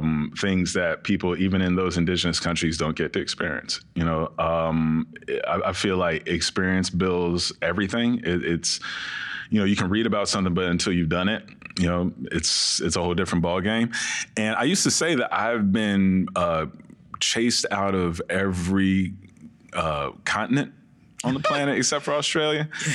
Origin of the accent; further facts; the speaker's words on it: Washington, District of Columbia, United States; And my dad was the dean of the art department at Howard University. I grew up on the Howard University campus.